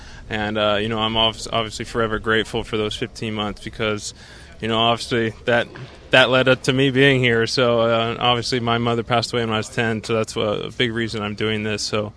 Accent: United States; they're all over me, you know, being the American

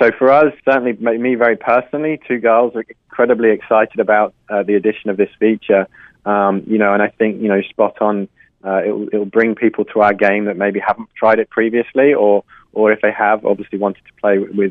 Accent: England, United Kingdom; moved away as an adult; now in Canada; I'm an Englishman who's lived in Canada now for 6.5 years.

